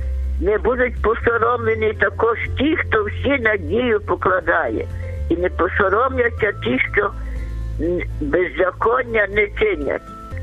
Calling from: Lviv Oblast, Ukraine; Я з Львівської області.

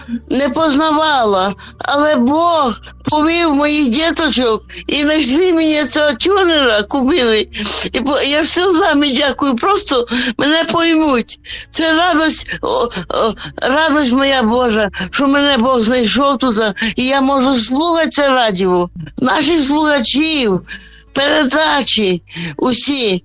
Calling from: Hulianka, Zhytomyr Oblast, Ukraine; Я з Гулянки, Житомирська область.

